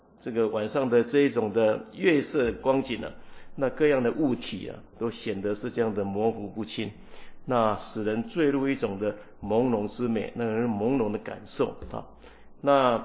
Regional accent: Taiwan; moved away; 我是台湾人啊，我跟我他妈妈在视讯的时候，那我就想到，哎呀，妈妈。因为我来这边也是住了很久，28年了

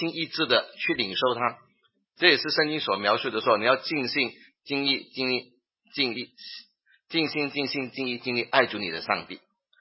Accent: China; 甚至我们中国人说最毒妇人心啊！

